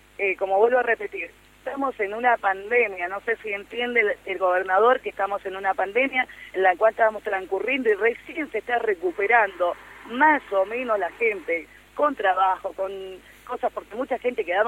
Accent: San Rafael, Mendoza, Argentina; yo soy de San Rafael, chicos, yo soy de San Rafael, Mendoza

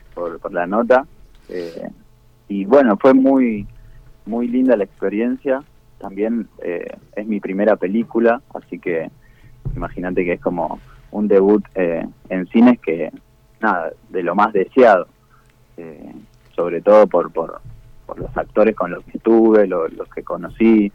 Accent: Mendoza, Argentina; como mendocino, lo tiene más normalizado

